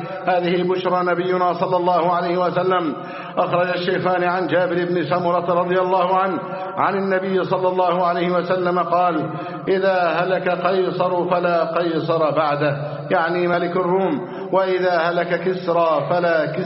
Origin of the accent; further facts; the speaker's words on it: Egypt; اللهم احفظ بلدنا مصر أمنا أمانا